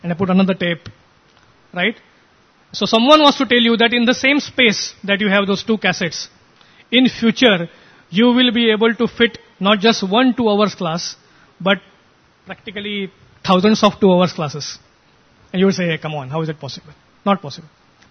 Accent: India; I mean, I am also Indian

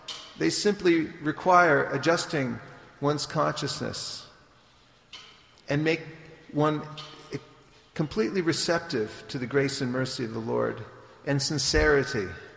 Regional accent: California, United States; I'm from California.

